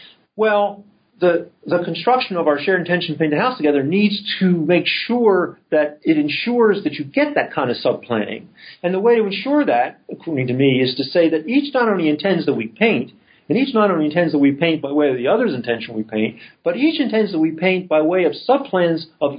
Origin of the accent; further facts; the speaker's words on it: Philadelphia, Pennsylvania, United States; I'm from Philadelphia.